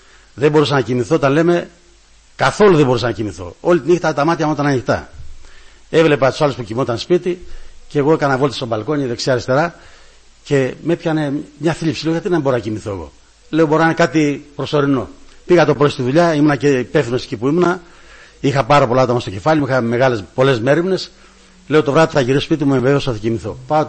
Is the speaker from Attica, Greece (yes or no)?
no; Crete, Greece; να σας πω και το όνομά μου. … είμαι από την Κρήτη καταγωγή μου.